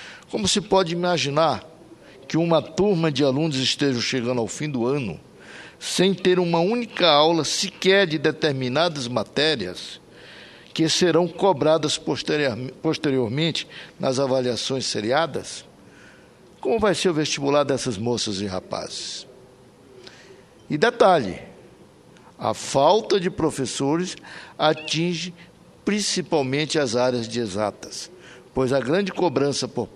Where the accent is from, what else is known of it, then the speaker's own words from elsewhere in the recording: Amapá, Brazil; nossa universidade, objeto de extremo orgulho do povo da minha terra, do povo tucuju.